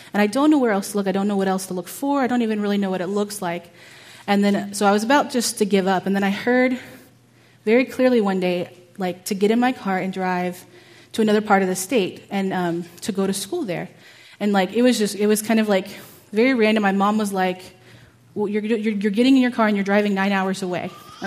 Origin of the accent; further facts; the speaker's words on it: Houston, Texas, United States; I grew up in Houston, Texas, so there's lots of different cultures and different faiths there.